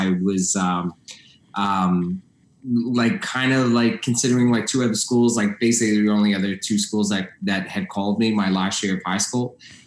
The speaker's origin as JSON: {"language": "English", "town": "Toronto", "region": "Ontario", "country": "Canada", "tie": "born or raised there", "said": "I'm 42. I was born in Toronto, grew up in Toronto, in North York."}